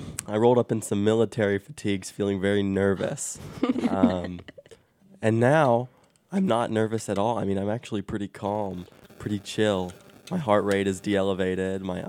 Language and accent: English; Mena, Arkansas, United States; also born or lived in Arkadelphia / Hot Springs; And I'm from Mena and Arkadelphia and Hot Springs and all the towns between those towns. That's where I live.